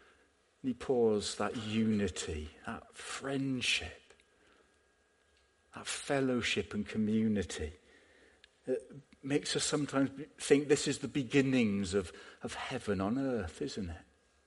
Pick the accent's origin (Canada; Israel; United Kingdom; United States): United Kingdom; England; I'm English and I'm a Baptist.